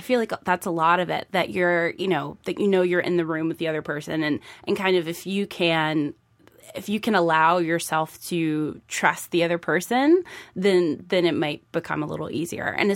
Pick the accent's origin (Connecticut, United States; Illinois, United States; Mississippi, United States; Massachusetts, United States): Mississippi, United States; Well, I, you know, as I mentioned, I'm from Mississippi, so my parents were very much, you know, I grew up reading the books